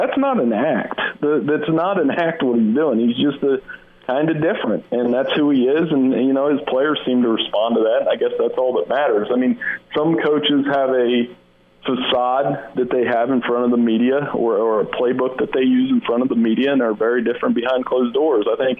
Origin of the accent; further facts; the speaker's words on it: Ohio, United States; Yeah, I mean, I'm from Ohio, grew up here.